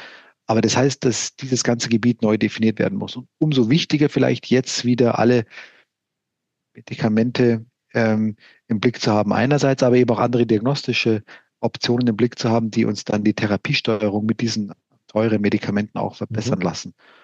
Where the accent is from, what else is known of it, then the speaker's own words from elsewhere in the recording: Hamburg, Germany; wie ich als Hamburger